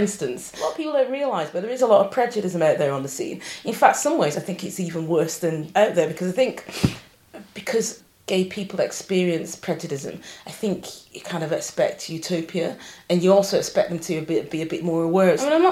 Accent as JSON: {"language": "English", "town": "Bolton", "region": "North West England", "country": "United Kingdom", "tie": "born or raised there", "lives_now": "Manchester, United Kingdom", "said": "I'm from Bolton, born and bred in Bolton. Yeah, my parents are from Jamaica, but I'm a Bolton lass."}